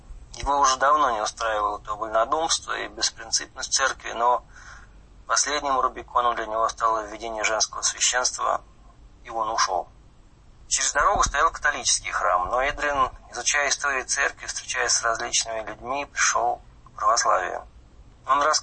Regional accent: Russia; Он был очень рад, что я из России. Судя по всему, я был первым русским в этом городке за всю его историю.

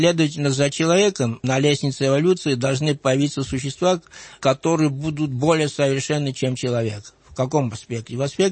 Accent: Tbilisi, Georgia; moved away as an adult; я родился в Тбилиси после войны, в 1947 году, окончил там университет.

